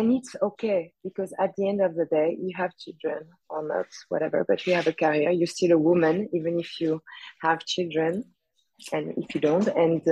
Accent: Paris, Île-de-France, France; English is a second language; I'm super Parisian.

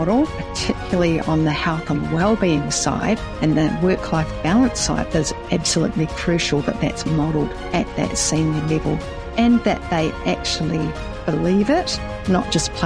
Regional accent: Auckland, New Zealand; you might be able to tell by my accent that I grew up in Auckland in New Zealand.

